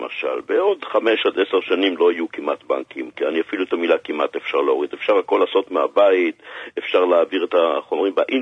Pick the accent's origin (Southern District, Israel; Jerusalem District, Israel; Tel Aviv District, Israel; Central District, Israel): Jerusalem District, Israel; Jerusalem; לבית שבו גרנו בירושלים, והתרופות במשך חודשים אחדים יוצרו בבית, שאני עוד לא הייתי בחיים, אז יותר מאוחר אני גדלתי בו.